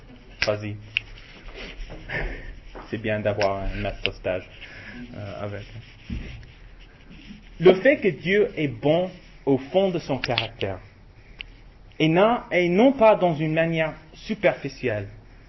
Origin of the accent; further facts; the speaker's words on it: United States; Chez moi, aux États-Unis, on entend souvent une illustration